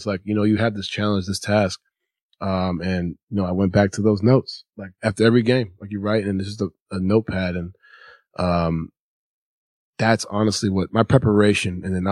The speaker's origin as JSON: {"language": "English", "region": "New York", "country": "United States", "said": "And then Carmelo Anthony, who I'm obviously from New York, and he's Nick great."}